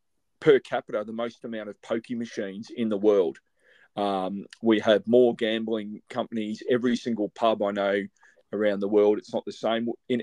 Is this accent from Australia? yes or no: yes; Australia; I'm the token Aussie on the pod. It's part of growing up in Australia.